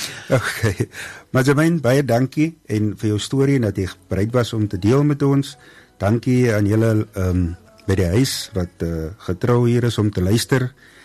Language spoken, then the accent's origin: Afrikaans; Paarl, Western Cape, South Africa; want ek is van die Perel, ek is van Drakenstein, en ek het nie geweet daarvan.